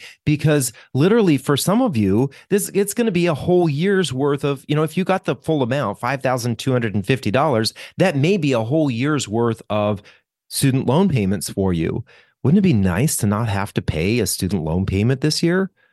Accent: Colorado, United States; a story that I had never heard growing up in Colorado.

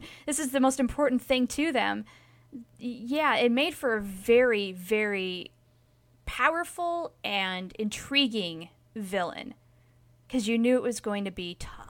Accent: Wyoming, United States; despite growing up in Wyoming.

